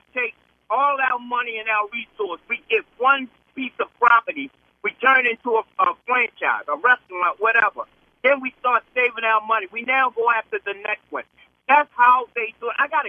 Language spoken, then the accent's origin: English; Cherry Hill, United States; I grew up in Cherry Hill. The shopping center was owned black.